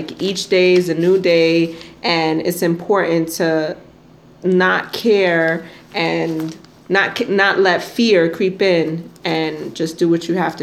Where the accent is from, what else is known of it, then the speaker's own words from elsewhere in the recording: New York, United States; now in West Coast, United States; born and raised in New York, and then moving across the country to the West Coast.